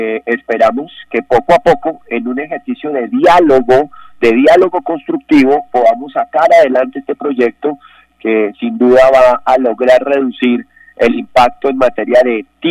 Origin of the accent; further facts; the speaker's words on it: Cundinamarca, Colombia; somos de Cundinamarca, soy cundinamarqués